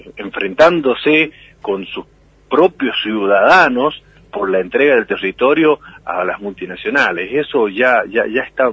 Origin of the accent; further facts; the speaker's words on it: Argentina; sabemos cuán permeables somos los argentinos con algunas áreas de nuestros gobiernos